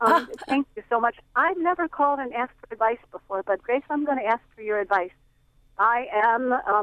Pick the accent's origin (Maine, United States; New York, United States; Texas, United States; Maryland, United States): Maryland, United States; Baltimore; I'm from Baltimore, third generation, and I'm taking creative writing and poetry at a senior center in Annapolis now